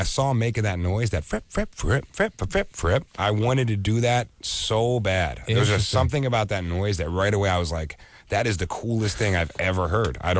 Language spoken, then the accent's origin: English; Philadelphia, Pennsylvania, United States; I growing up in Philly, I had a good friend of mine who had turntables